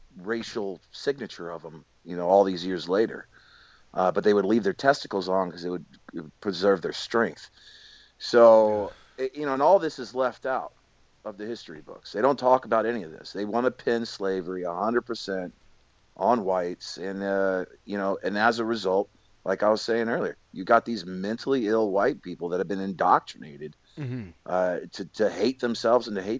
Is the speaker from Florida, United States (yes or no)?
no; Houston, Texas, United States; also born or lived in San Diego; I growing up in Houston and San Diego, experienced racism on a regular basis